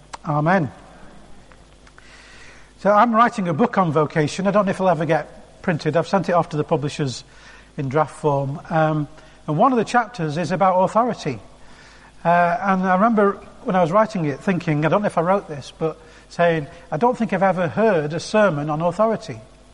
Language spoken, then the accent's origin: English; Blackpool, North West England, United Kingdom; I grew up in Blackpool